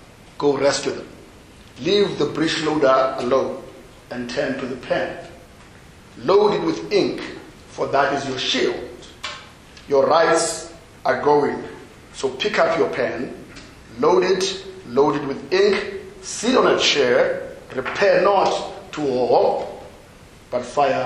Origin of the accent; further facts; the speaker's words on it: Ginsberg, Eastern Cape, South Africa; when I was a little boy, growing up in Ginsberg, as I said earlier.